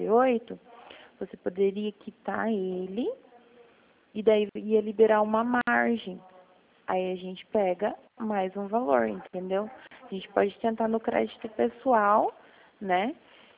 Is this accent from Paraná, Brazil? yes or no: yes; Toledo, Paraná, Brazil; Eu sou de Toledo.